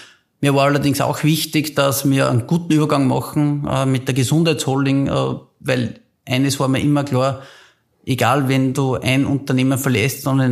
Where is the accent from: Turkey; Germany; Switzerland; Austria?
Austria; Linz, Upper Austria; Ich bin in Linz aufgewachsen